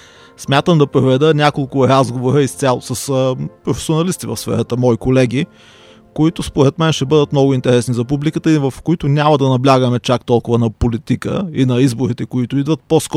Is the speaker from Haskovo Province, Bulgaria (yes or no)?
yes; Dimitrovgrad, Haskovo Province, Bulgaria; born there; now in Sofia, Bulgaria; Аз живея от 94-та година в София. Гордея се, че съм роден в Димитровград.